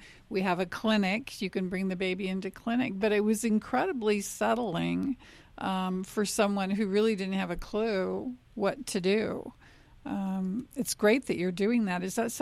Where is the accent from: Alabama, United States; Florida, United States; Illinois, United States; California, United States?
California, United States; I came from the Bay Area and had a Kaiser in the early 70s.